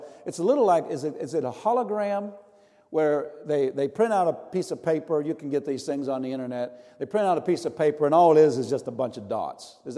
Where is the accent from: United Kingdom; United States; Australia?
United States; East Coast; In the Midwest, I grew up on the East Coast. We had it there, too